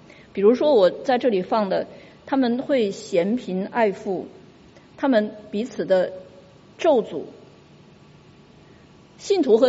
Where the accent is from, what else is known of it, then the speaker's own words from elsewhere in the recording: Singapore; 对我们新加坡人来说是非常陌生的。那个是我们大概四五十年前还生活在甘邦的时候